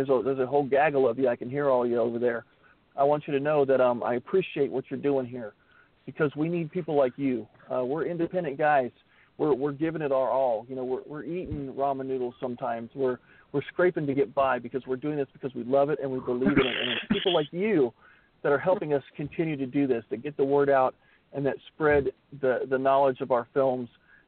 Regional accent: Midwest, United States; I was a kid from the Midwest and I sucked.

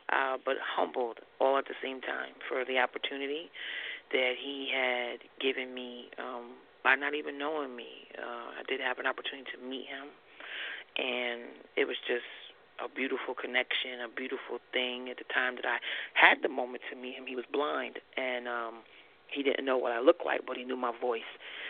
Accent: New York, United States; actually, I'm from New York, so I'm in New York streaming via World Wide Web

